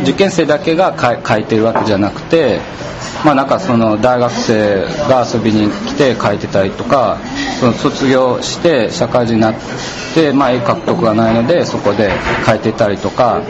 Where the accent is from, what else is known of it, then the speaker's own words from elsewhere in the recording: Kansai, Japan; まあ、その中で当然僕は関西出身なので